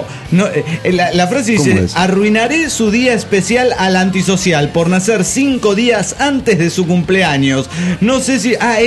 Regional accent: Los Cabos, Baja California Sur, Mexico; de los Cabos Baja California, Sur de México.

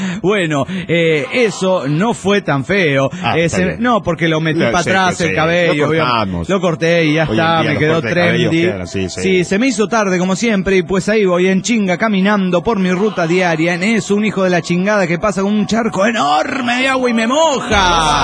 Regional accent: Neuquén, Argentina; de Neuquén, Argentina.

